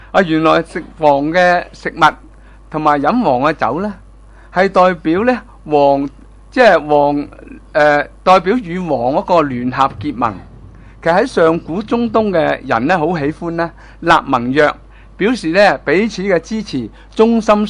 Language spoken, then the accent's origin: Cantonese; Hong Kong; 你系咩人啊？我系香港人。